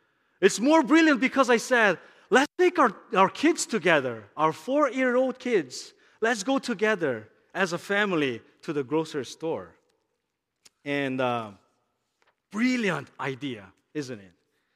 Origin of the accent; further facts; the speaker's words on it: Brazil; I'm from Brazil, as Pastor Jian said already.